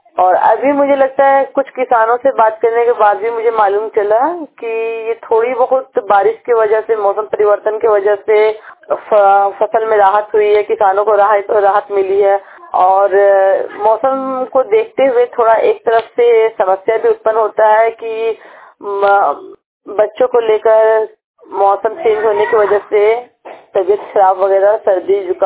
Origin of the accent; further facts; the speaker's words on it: Giridih, Jharkhand, India; मैं जर्मनी बाजार पोस्ट बगोदर … और मैं गिरिडीह डिस्ट्रिक्ट से हूँ।